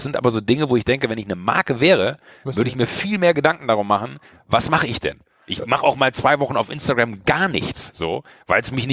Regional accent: Schwalmtal, North Rhine-Westphalia, Germany; ich bin in Schwalmtal groß geworden, ich bin ein kleiner Junge vom Dorf

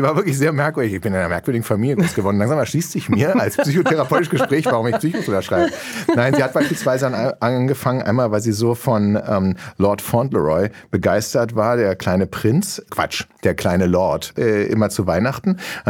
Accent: Berlin, Germany; born or raised there

